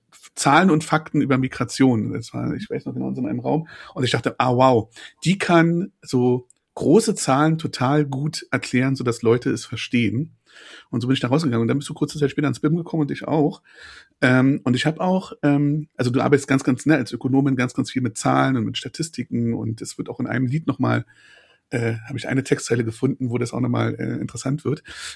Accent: Berlin, Germany; born there; gebürtige Berliner

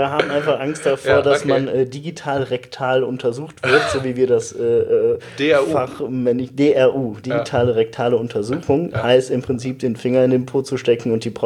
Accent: Cologne, North Rhine-Westphalia, Germany; Ich komme aus Köln.

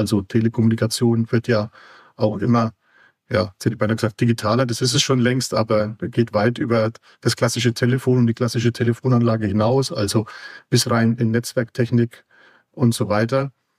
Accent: Bamberg, Bavaria, Germany; Jetzt komme ich natürlich aus Bamberg, aus Oberfranken.

